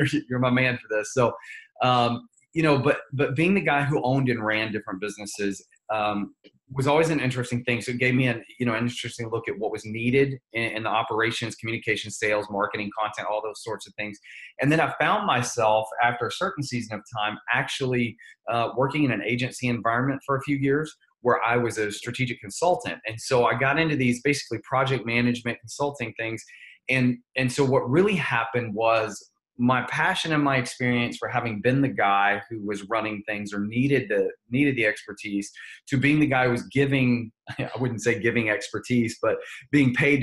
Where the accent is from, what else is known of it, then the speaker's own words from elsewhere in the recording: Nashville, Tennessee, United States; now in Los Angeles, United States; Originally, I am from Nashville. So I'm a Southern guy, Southern born and raised, and love Nashville. Although currently I live in Los Angeles